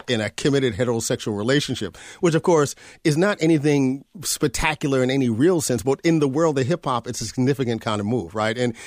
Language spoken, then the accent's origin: English; Bronx, New York, United States; And growing up in the South Bronx, where all of my peers were wearing shell top Adidas, unlaced, and Kangols